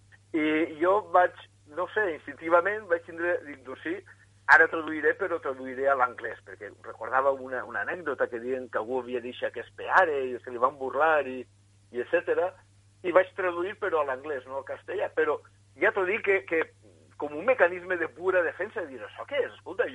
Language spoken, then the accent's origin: Catalan; Alicante, Valencian Community, Spain; born there; vaig néixer a Alacant el 24 de gener de 1968 i faig de mestre en la Universitat d'Alacant.